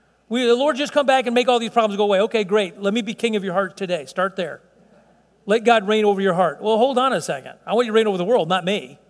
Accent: Chicago, Illinois, United States; I like to call it buffet because I'm from Chicago.

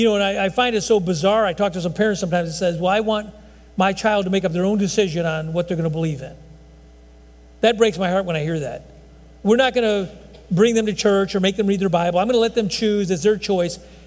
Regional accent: Texas, United States; Well, I'm an American. You know what? That's not the criteria. That is not it. I could see where people get confused. I'm a Texan.

